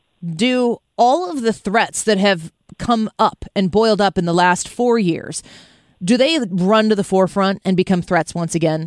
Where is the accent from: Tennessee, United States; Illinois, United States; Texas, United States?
Illinois, United States; They are getting a lot of flack for that in my home state of Illinois.